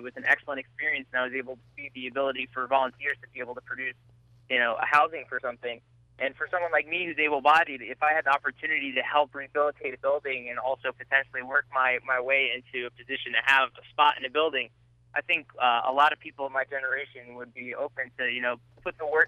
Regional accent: New Paltz, New York, United States; I'm really, I'm from New Paltz, so it's great to hear the progress that's happening at Poughkeepsie.

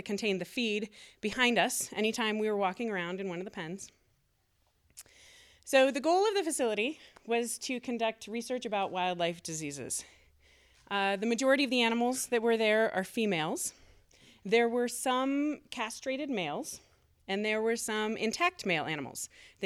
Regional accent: Fort Collins, Colorado, United States; I grew up here in Fort Collins, and that facility is out where La Porte dead ends, in the west end of town, out by the foothills.

